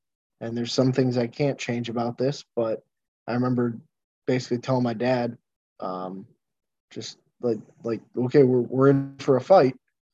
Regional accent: Parma, Ohio, United States; So I grew up in Parma, went to St. Charles for grade school, right over on Ridge Road

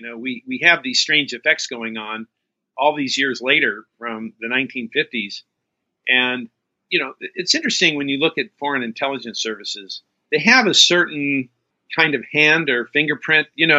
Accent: California, United States; I grew up near Death Valley, and my father took me outside and showed me this light going across the dark desert sky

